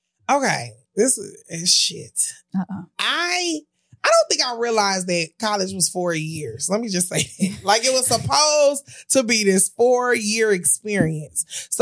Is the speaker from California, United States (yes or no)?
no; Detroit, Michigan, United States; I'm from Detroit.